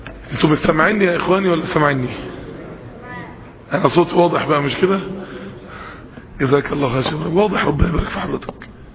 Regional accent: Egypt; انا مصري وانت مصري، انا مسلم وانت مسلم

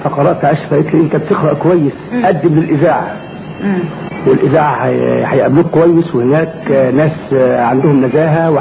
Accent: Minyat Mahallat Damana, Dakahlia, Egypt; من منية محل الدمنة دقهلية مركز المنصورة

